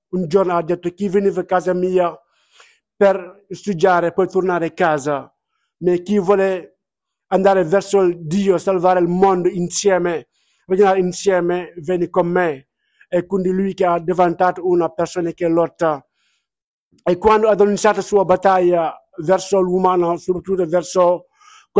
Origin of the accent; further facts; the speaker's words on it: Senegal; e vengo dal Senegal. Vivo qua da tanto